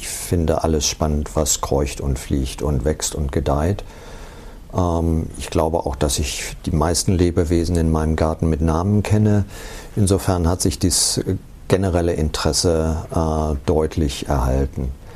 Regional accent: Lower Saxony, Germany; Ich bin in der Nähe von Hannover aufgewachsen und habe dann einen Studienplatz in Hannover bekommen.

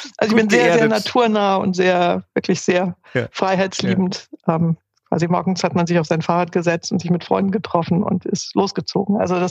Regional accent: Schleswig-Holstein, Germany; born there; Ich bin geboren in Schleswig-Holstein, also im hohen Norden und habe da auch also eigentlich alle meine Ferien verbracht bei meinen Großeltern. Deswegen habe ich, glaube ich, einen gewissen norddeutschen Einschlag.

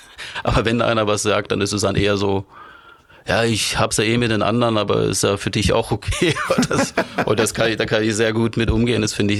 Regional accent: Neuenburg am Rhein, Baden-Württemberg, Germany; ich komme tatsächlich aus dem Ort, in Neuenburg am Rhein, da bist du fußläufig in 5 Minuten einfach am Rhein.

